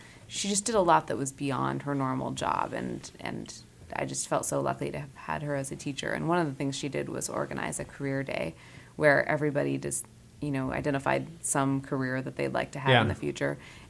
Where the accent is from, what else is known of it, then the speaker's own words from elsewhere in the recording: Corvallis, Oregon, United States; Yeah, I mean, we weren't too far from the ocean there.